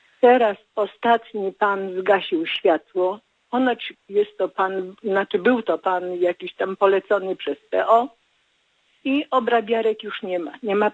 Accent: Masovian Voivodeship, Poland; moved away; Wprawdzie ja mieszkam tutaj 50 lat, ale nie pochodzę z tych stron, jestem z Mazowsza. Wychowana przez moich dziadków

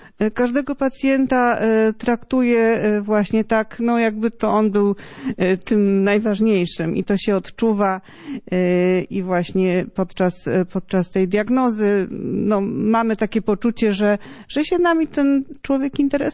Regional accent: Subcarpathian Voivodeship, Poland; ja jestem akurat spod Przemyśla

